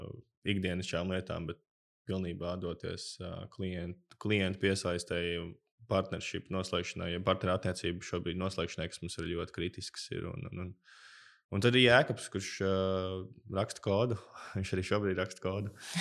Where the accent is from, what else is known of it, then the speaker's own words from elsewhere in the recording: Liepāja, Kurzeme, Latvia; mēs abi esam no Liepājas